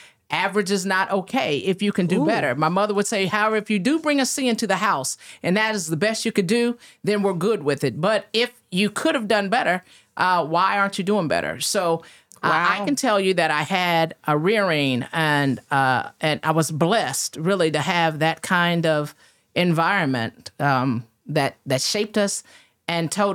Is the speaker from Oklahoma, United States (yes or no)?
yes; Tulsa, Oklahoma, United States; But growing up in Oklahoma, particularly Tulsa and in this community, again, I can tell you, I remember running down the streets of Greenwood.